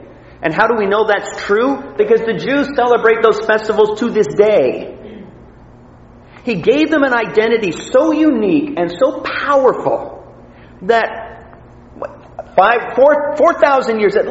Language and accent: English; Canada; We identify ourselves as Canadian because we were born into this.